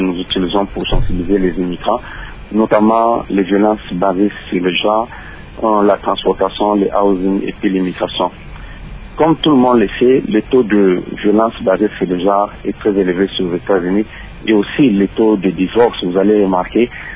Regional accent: DR Congo; moved away; j'ai quitté la République démocratique du Congo pour des raisons de formation

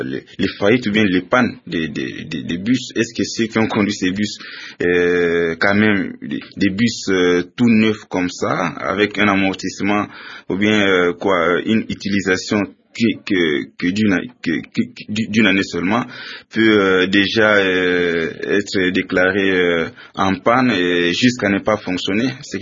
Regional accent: DR Congo; mais avoir la mentalité qui nous habite jusque-là en tant que Congolais

